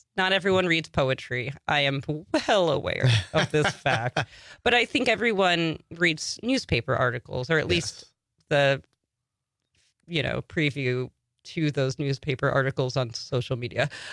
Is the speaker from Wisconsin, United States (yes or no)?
no; Long Island, New York, United States; And then I moved very quickly away from Long Island to the city and spent much of my youth adult life in the city.